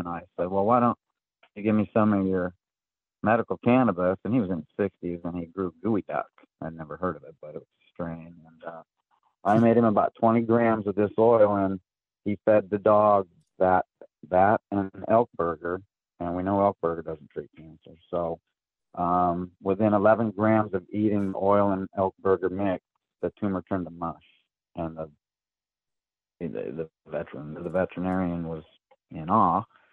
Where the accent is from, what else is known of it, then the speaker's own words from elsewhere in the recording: Washington, United States; 10 or 15 miles from my hometown is Nacelle, Washington, and it's even smaller than Owako.